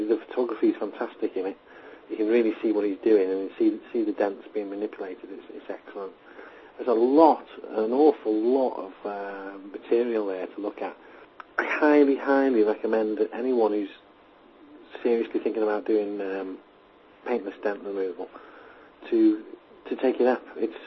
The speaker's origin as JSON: {"language": "English", "region": "Wales", "country": "United Kingdom", "said": "I'm from North Wales, in North Wales."}